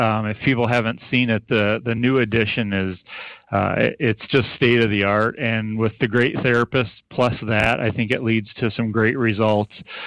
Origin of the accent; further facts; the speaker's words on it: Lena, Illinois, United States; I growing up in Lena, I really didn't know anything about the hospital in Galena